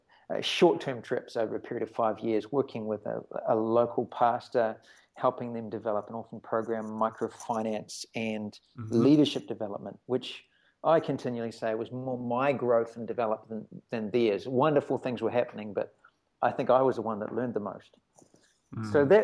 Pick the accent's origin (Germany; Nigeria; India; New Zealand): New Zealand; So I'm from New Zealand, so that little island on the bottom of the world